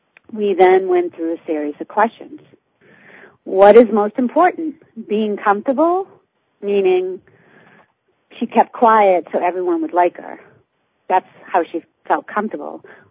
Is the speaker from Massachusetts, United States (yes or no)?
yes; Boston, Massachusetts, United States; accent: Boston; That was my Boston accent that slipped in there.